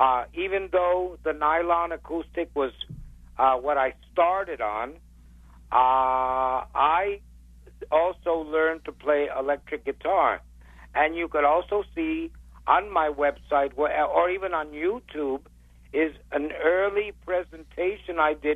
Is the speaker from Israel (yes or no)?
no; Puerto Rico; now in New York, United States; when I came from Puerto Rico to New York, I experienced some of the prejudice of the cops. You know, to them we were a bunch of Puerto Ricans moving into a neighborhood